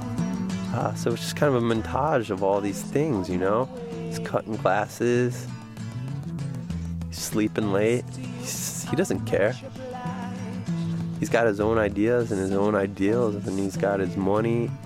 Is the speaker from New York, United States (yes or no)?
no; Chicago, Illinois, United States; I'm from Chicago. And I don't really know what I'm doing here.